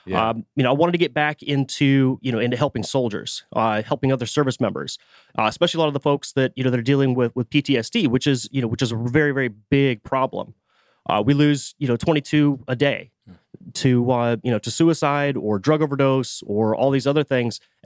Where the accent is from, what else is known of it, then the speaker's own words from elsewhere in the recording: Washington, United States; I grew up in Western Washington and ended up joining the Army